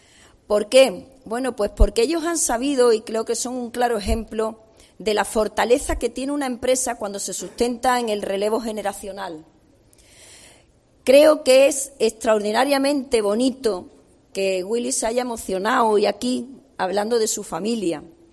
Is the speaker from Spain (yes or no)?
yes; Jerez de la Frontera, Andalusia, Spain; Y los que somos de Jerez sabemos de lo que estamos hablando